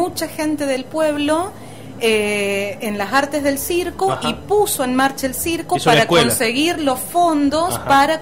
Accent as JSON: {"language": "Spanish", "town": "Traslasierra", "region": "Córdoba", "country": "Argentina", "said": "Un personaje muy similar al que tenemos en Córdoba, en Tras la Sierra, de donde vengo yo"}